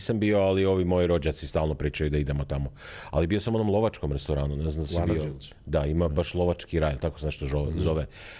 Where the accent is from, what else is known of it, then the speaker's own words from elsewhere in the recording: Slavonski Brod, Brod-Posavina County, Croatia; ja sam odrastao u Slavonskom Brodu